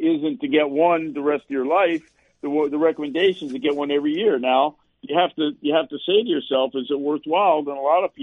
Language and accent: English; United States; As an American, I say to myself, how can the government tell me I have to have a vaccination?